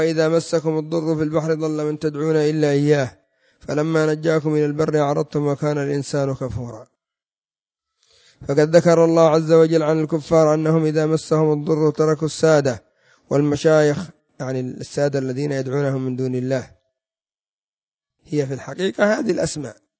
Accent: Yemen; وفي الجبال المتوسطة عندنا في اليمن مثل ابن علوان

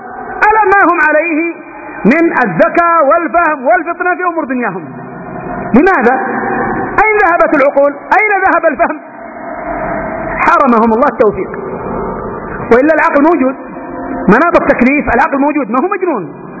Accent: Yemen; الرافضة الاثني عشرية الجعفرية الذين عرفوا الآن بالحوثيين عندنا في اليمن

